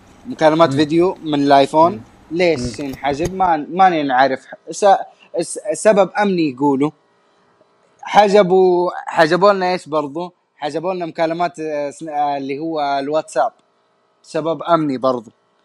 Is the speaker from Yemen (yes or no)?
no; Mecca, Makkah Province, Saudi Arabia; كلنا من مكه انا وانت، فالواحد ما يقدر يخرج في مكه.